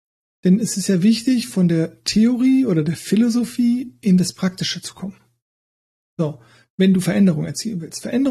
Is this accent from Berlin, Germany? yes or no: no; Cologne, North Rhine-Westphalia, Germany; dann weiß ich als Kölner ja auch nicht